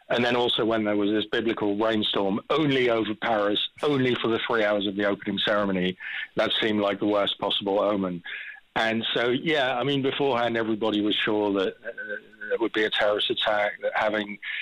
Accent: Netherlands; You know, I grew up in Holland

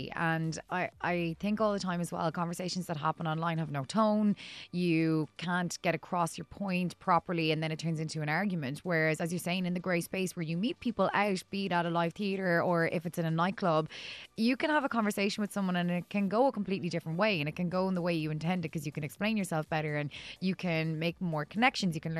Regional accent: Galway, Connacht, Ireland; now in London, United Kingdom; Like, I'm from Galway, grew up in Galway. We had more clubs than hot dinners down there.

